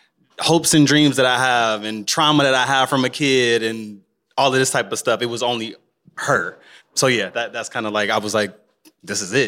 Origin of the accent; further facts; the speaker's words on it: Detroit, Michigan, United States; I'm from Detroit.